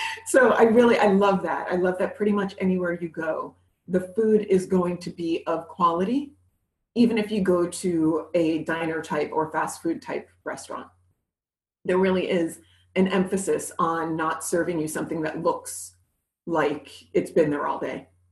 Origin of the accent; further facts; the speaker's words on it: New York City, New York, United States; So I'm a diner kid. I grew up in New York City, so I'm a diner kid.